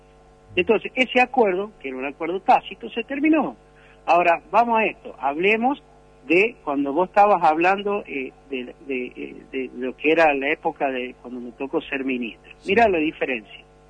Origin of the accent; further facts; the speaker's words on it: La Rioja, Argentina; ¿nosotros qué tenemos que hacer como riojanos?